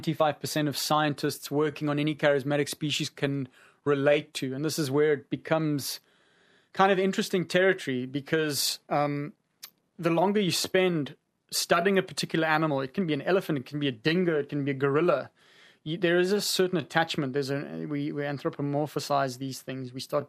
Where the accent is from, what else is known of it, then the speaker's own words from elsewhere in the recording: South Africa; Like myself, I'm a South African. I'm certainly not a Ugandan.